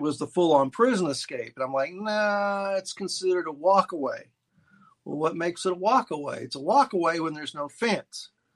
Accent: Houston, Texas, United States; I was outside the Fifth Ward where I grew up in Houston.

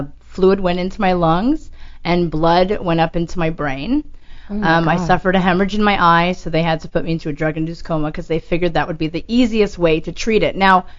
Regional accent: Manhattan, New York, United States; now in California, United States; You know, I grew up part of my life in New York City, and then I moved to California

